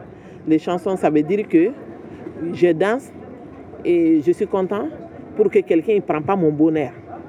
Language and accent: French; Mali; Ça veut dire en bambara chez nous, parce que je suis du Mali